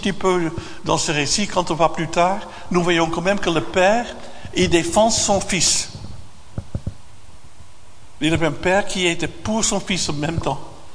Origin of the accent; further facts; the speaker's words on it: Haarlem, North Holland, Netherlands; French is a second language; Moi, je viens d'une famille de la Hollande, de Haarlem. Ma maman était catholique d'origine, mon père était protestant d'origine.